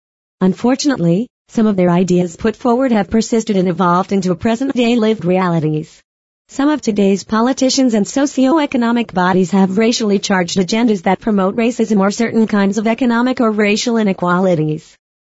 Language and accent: English; Hong Kong; I grew up in Hong Kong, a city in southern China. My father is from the Philippines and my mother is from Hong Kong, which makes me a mixed Filipino-Chinese academic.